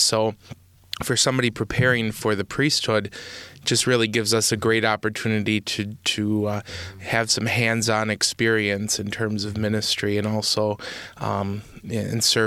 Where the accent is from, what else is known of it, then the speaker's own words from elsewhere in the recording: Slinger, Wisconsin, United States; I just grew up in Milwaukee area, was born and raised in Slinger